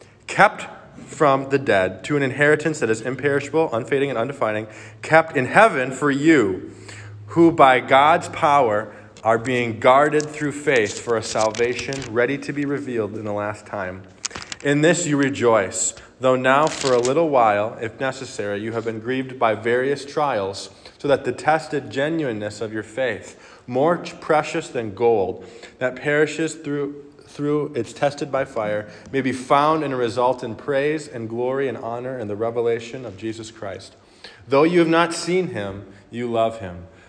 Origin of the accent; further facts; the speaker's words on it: Michigan, United States; I'm from Michigan originally and assistant pastoring at a church down in Ohio.